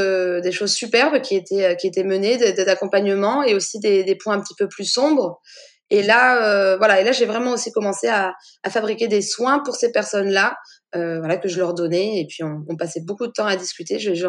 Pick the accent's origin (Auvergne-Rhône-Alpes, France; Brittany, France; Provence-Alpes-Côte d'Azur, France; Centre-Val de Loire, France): Auvergne-Rhône-Alpes, France; Je viens de la Drôme provençale, donc c'est vrai que j'ai la chance de venir d'un endroit où on a beaucoup de soleil